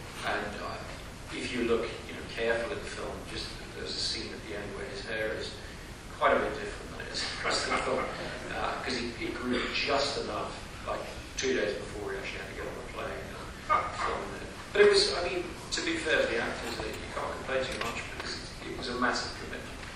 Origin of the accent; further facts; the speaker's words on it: England, United Kingdom; also born or lived in United States; I mean, made the film in England, and I'm half English, half American